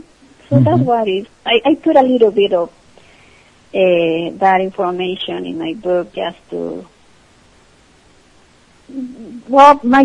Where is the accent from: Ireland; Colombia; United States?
Colombia; Bogota, Bogotá D.C.; I'm from Colombia.